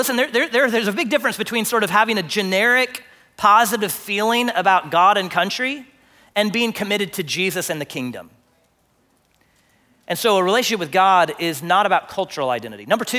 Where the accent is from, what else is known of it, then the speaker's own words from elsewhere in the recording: Texas, United States; because we're American or because we're Texan and because we sort of are familiar with Christianity, these are the waters that we swim in.